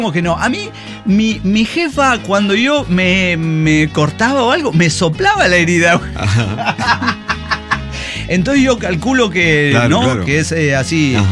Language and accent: Spanish; Mexico; soy mexicana